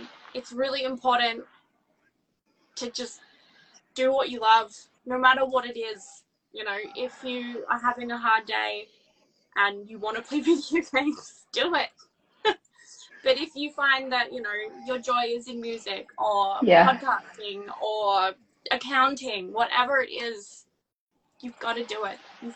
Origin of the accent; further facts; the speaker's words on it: Australia; I'm Australian. I was born not far from where I am right now, actually, which is wonderful. Mm-hmm. I've lived in the same place my whole life